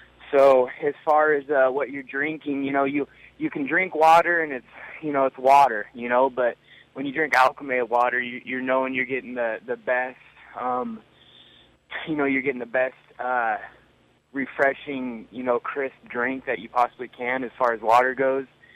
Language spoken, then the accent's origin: English; Okanogan, Washington, United States; Okanagan, yeah. It's where I grew up. It's like 90 minutes north of Wenatchee, if you have any clue where that's at. Kind of by the Canadian border.